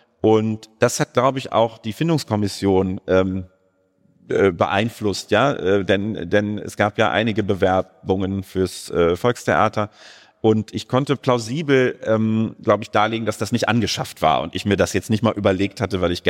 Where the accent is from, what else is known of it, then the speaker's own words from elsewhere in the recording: Hagen, North Rhine-Westphalia, Germany; Ich komme eben aus Hagen, ich komme aus einer Welt, wo sich für klassische Musik interessieren Widerstand und bedeutete.